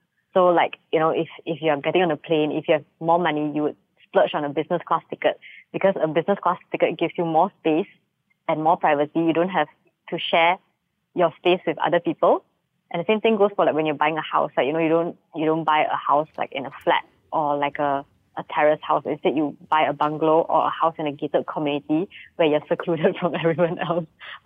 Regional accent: George Town, Penang, Malaysia; Okay, so I grew up in Penang, in Georgetown, actually. And my grandparents took care of me when I was young.

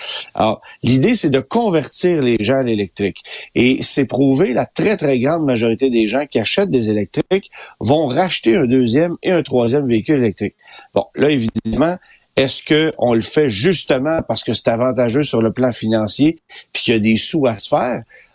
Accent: Quebec, Canada; chez nous, au Québec

